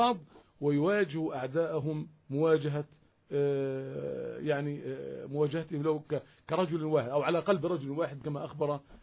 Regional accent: Palestine

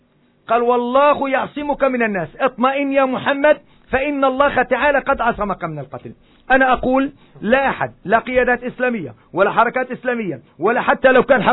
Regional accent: Palestine; عندنا في فلسطين

